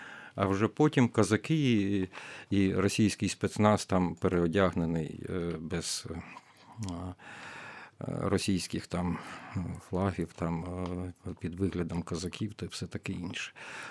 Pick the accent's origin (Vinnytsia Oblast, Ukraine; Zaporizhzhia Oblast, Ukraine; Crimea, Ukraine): Crimea, Ukraine; я як кримчанин